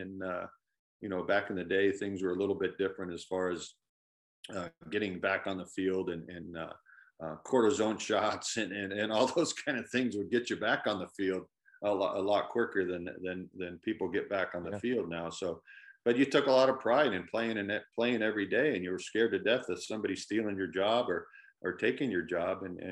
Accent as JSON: {"language": "English", "region": "Wisconsin", "country": "United States", "tie": "born or raised there", "also_born_or_lived": "California / Arizona", "said": "golly, I was, you know, born and raised in Wisconsin as much as California."}